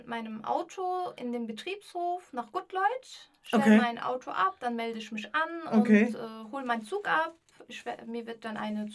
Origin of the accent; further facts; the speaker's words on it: Frankfurt, Hesse, Germany; born there; Ja, ich bin in Frankfurt-Niederrad geboren.